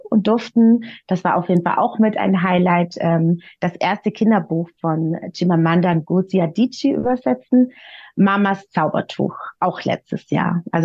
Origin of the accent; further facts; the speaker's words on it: Baden-Württemberg, Germany; born there; now in Berlin, Germany; gebürtige Schwäbin, die wie so viele in Berlin hängen geblieben ist.